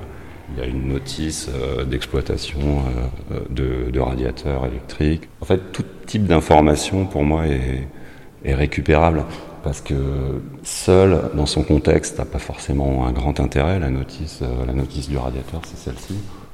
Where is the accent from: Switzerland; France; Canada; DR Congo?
France; Nantes, Pays de la Loire; J'habite Cholet et je suis originaire de la région où je suis né à Nantes il y a 48 ans de ça.